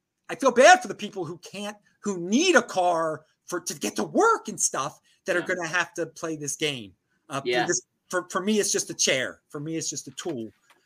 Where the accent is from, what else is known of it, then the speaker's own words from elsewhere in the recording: East Coast, United States; when I'm from the East Coast, you're from the East Coast too.